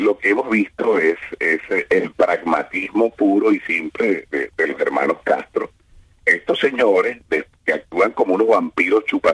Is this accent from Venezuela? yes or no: yes; Venezuela; esto es un libro que habla de una realidad que está pasando en Venezuela, en mi país.